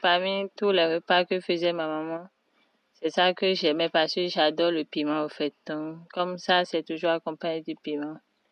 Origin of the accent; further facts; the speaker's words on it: Cotonou, Littoral, Benin; J'ai grandi au Bénin, à Cotonou, en Afrique de l'Ouest.